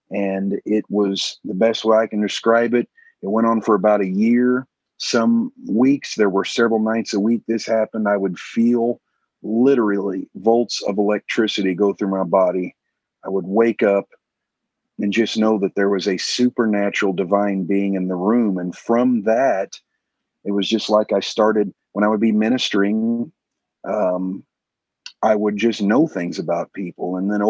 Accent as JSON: {"language": "English", "town": "Bloomington", "region": "Indiana", "country": "United States", "tie": "born or raised there", "said": "So I'm from Bloomington, Indiana, and I spent the first 25 years of my life there."}